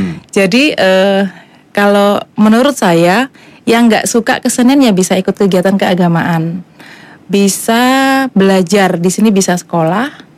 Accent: Java, Indonesia; karena kita orang Jawa ya, Kak, jadi saya memakai bahasa Jawa.

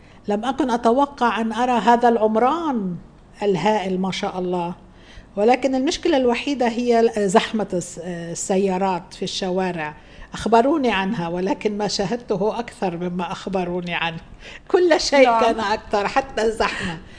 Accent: Lebanon; مرينا بأمور نفخر بها كلبنانيين

